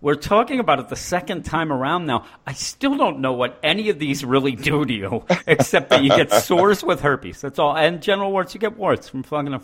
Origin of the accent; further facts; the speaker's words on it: Quakertown, Pennsylvania, United States; I came from Quakertown, never really even heard of genital warts